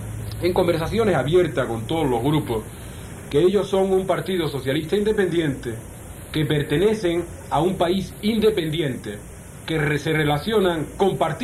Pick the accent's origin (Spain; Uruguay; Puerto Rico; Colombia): Spain; Andalusia; Porque yo soy andaluz y muchas veces lo digo